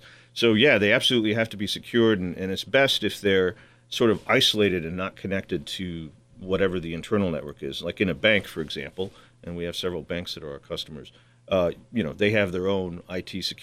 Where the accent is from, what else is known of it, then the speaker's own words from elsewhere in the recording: Albuquerque, New Mexico, United States; But I went to one of the only schools, and I'm from Albuquerque, New Mexico originally, that offered Russian.